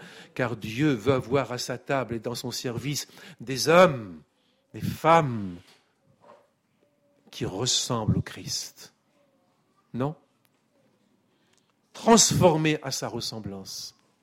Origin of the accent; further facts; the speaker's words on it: Normandy, France; Je suis normand, je sais comment ça se prononce.